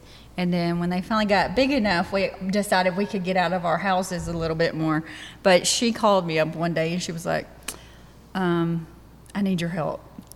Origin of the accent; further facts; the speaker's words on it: Eagletown, Oklahoma, United States; No, I'm from Eagletown.